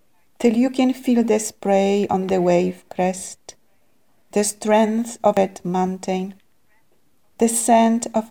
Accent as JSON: {"language": "English", "country": "Poland", "tie": "born or raised there", "said": "growing up in Poland in school at that time, poetry was very prominent."}